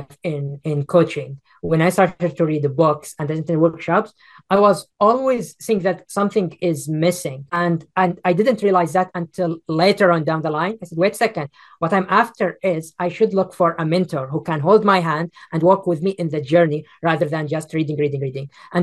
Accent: Saudi Arabia; So I'm from Saudi Arabia

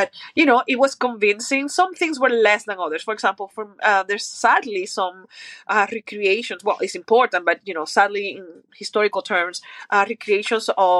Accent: Maracaibo, Zulia, Venezuela; Maybe because we are from Maracaibo, Venezuela, which is a hot, dry place for most of the time.

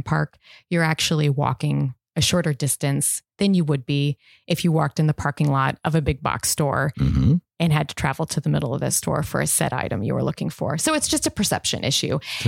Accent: Farmington, Illinois, United States; I'm originally from Farmington, Illinois.

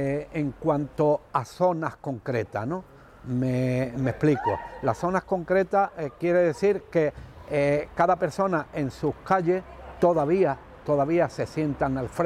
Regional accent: Algeciras, Andalusia, Spain; Nací en Algeciras, aquí mismo, concretamente dos calles más para arriba, en la calle Soria de La Bajadilla.

